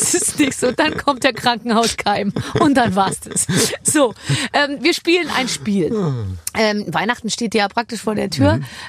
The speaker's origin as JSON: {"language": "German", "town": "Munich", "region": "Bavaria", "country": "Germany", "said": "Gebürtig in Leipzig. Ich komme aus München."}